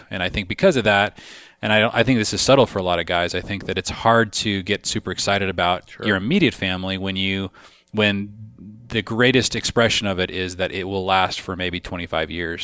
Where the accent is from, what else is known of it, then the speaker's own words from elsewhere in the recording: Pacific Northwest, United States; growing up in the Northwest, just kind of while grunge was sort of coming out of Seattle and just a lot of things were being deconstructed.